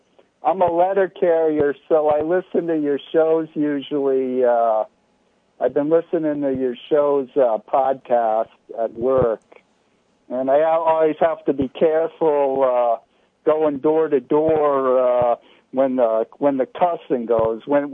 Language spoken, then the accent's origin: English; New Jersey, United States; also born or lived in Minnesota; I was from Western New Jersey, so I never really had the full flung like New York type accent.